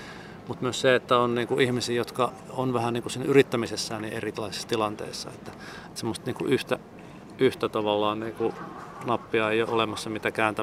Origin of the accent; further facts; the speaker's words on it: North Savo, Finland; me sisarusten kanssa tehtiin sukupolvenvaihdos meidän kotitilalle, ja sitten siitä oli juttua tuolla meillä päin Pohjois-Savossa